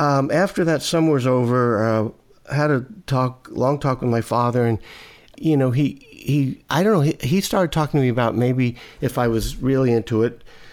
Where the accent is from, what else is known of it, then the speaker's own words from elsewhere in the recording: Brooklyn, New York, United States; I grew up in Brooklyn, and so in the New York area it was on.